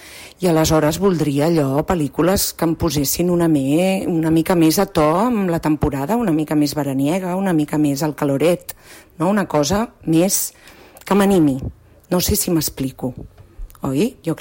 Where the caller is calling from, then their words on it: Badalona, Catalonia, Spain; de Badalona.